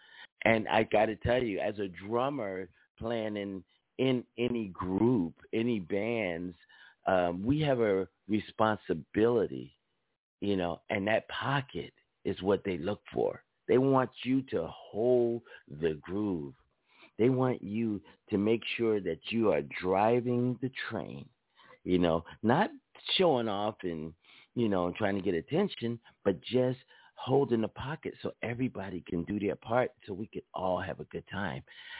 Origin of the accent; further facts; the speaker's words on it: Philadelphia, Pennsylvania, United States; I come from Philadelphia. My home, my place of love and happiness is Philadelphia, Pennsylvania. I grew up on a street called Marston Street in North Philly